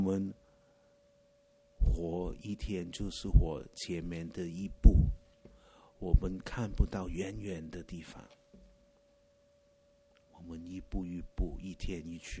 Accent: Hong Kong; moved away as an adult; now in Vancouver, Canada; 我们香港出生，香港来的，来温哥华的地方就想要退休

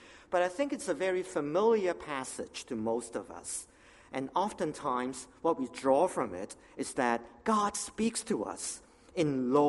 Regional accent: Toronto, Ontario, Canada; I came from Toronto.

